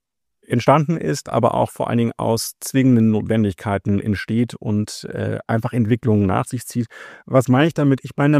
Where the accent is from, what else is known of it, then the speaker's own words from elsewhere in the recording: Hanover, Lower Saxony, Germany; Ich bin Hannoveraner von Hause aus.